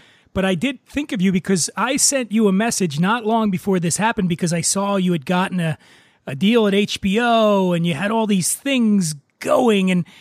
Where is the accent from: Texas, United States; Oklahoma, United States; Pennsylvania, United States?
Pennsylvania, United States; Philadelphia; now in Los Angeles, United States; How does it compare to Philly, my hometown of Philly?